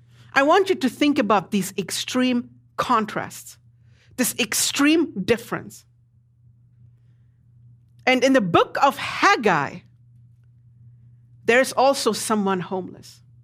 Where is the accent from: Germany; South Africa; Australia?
Germany; now in Los Angeles, United States; I'm from Germany, born and raised.